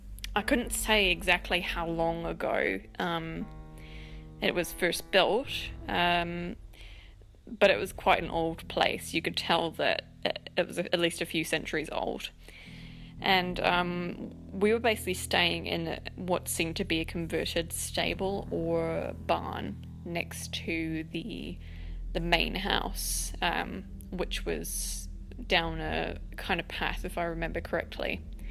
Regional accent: United Kingdom; now in New Zealand; I'm from New Zealand, but I'm from the UK originally.

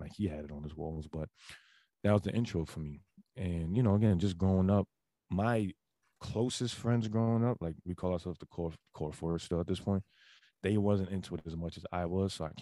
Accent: Bronx, New York, United States; So I'm an 80s baby. I grew up in the Bronx, born and raised in the Bronx.

